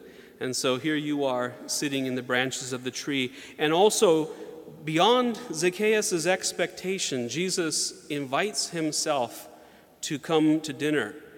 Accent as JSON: {"language": "English", "region": "Georgia", "country": "United States", "tie": "born or raised there", "said": "when I was a boy, I used to love to climb trees growing up in Georgia."}